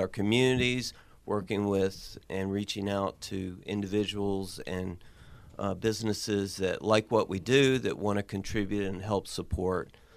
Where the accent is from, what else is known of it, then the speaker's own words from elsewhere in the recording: Raleigh, North Carolina, United States; I'm from Raleigh, North Carolina, and while I was not born there, most of my life that I know was growing up in Raleigh, North Carolina.